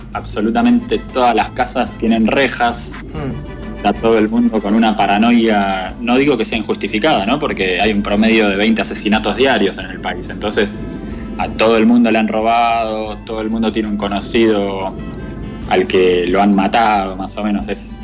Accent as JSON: {"language": "Spanish", "country": "Argentina", "said": "nosotros como argentinos la realidad es que no tenemos ni la más mínima idea de lo que sucede en Centroamérica"}